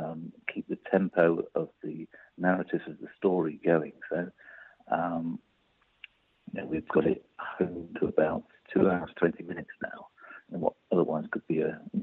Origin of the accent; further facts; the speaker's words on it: Melton Mowbray, East Midlands, United Kingdom; Well, I'm from the East Midlands originally. So right. I used to live in Milton Mowbray.